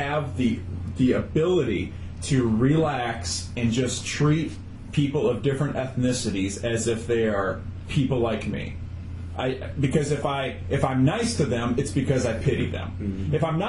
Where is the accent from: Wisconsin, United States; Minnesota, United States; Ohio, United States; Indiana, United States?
Wisconsin, United States; And I remember when I was growing up in Wisconsin, I knew very few, to be PC, African-Americans, knew very few black people, very few.